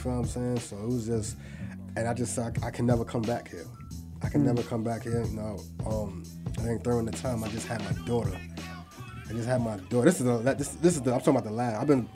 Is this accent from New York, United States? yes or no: yes; New York, United States; And I come from New York.